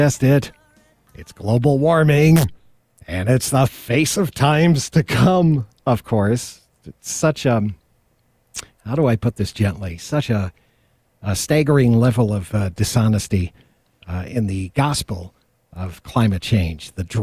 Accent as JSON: {"language": "English", "region": "New York", "country": "United States", "also_born_or_lived": "Reno", "said": "No, I'm from New York originally. I spent most of my life in Reno."}